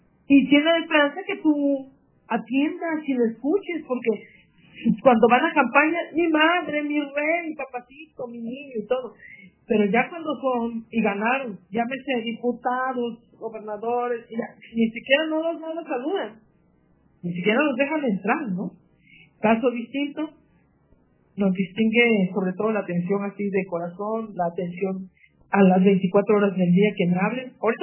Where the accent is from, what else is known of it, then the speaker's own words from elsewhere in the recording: Mexico; La empatía de que somos costeños afromexicanos, y ese trato y esa forma que nos distingue o que nos identificamos.